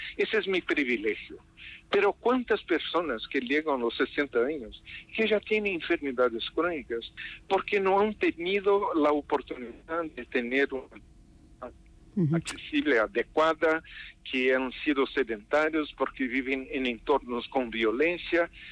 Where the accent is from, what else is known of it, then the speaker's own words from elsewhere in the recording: Brazil; Yo como brasileño lo puedo decir, es un horror en realidad lo que se pasa